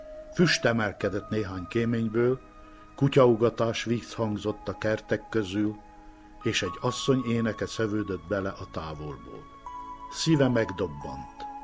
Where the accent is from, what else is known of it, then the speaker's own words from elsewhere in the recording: Csíkmadaras, Harghita, Romania; Tavaly Csíkszeredából jövök haza Madarasra